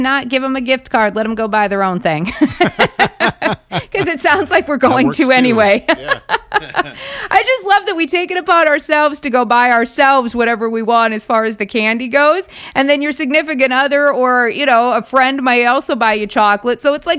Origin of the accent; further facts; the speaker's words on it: South Dakota, United States; And then I always like to check my home state of South Dakota